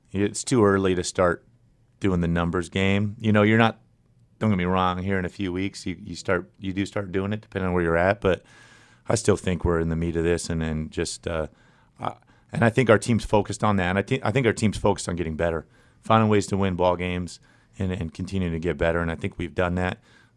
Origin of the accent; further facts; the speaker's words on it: San Diego, California, United States; I'm torn. I'm from San Diego.